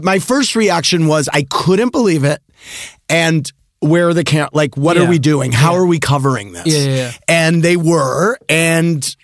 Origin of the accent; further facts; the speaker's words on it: St. Louis, Missouri, United States; And, you know, Sandoval's from St. Louis, my hometown.